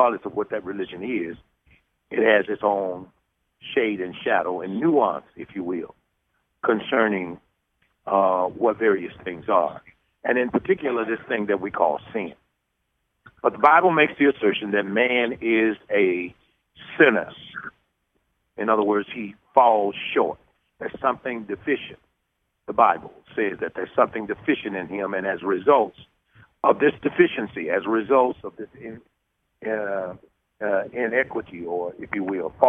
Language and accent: English; Homer, United States; They're somewhere there in Homer, and I'm not sure where he is, but in my hometown